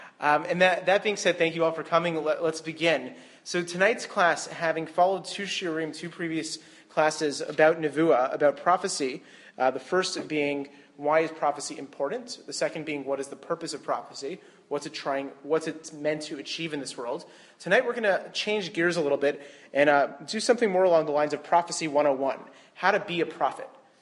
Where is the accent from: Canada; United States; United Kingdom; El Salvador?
Canada; Being a Canadian, I have no responsibilities on this holiday.